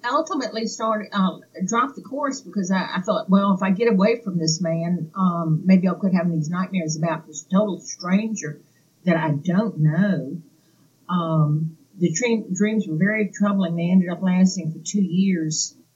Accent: Atlanta, Georgia, United States; born there; also born or lived in Germany; I was born in Atlanta. I've lived overseas for 3 years. I lived in Germany and traveled all over Europe.

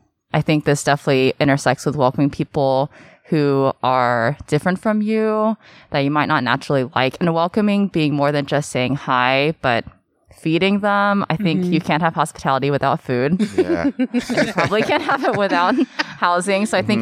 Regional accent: Houston, Texas, United States; I was born and raised in Houston.

